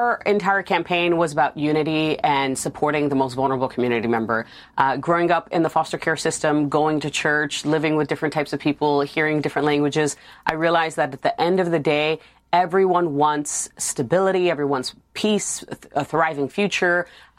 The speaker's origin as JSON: {"language": "English", "region": "New York", "country": "United States", "tie": "born or raised there", "said": "Yeah, I'm an American through and through, born in New York, raised by Uncle Sam in the foster care system."}